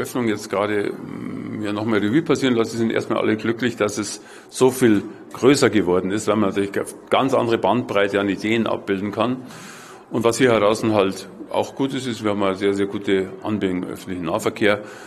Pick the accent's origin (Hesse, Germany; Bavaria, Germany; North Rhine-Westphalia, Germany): Bavaria, Germany; Munich; Naja, als Münchner war natürlich mein Lieblingsmuseum das Deutsche Museum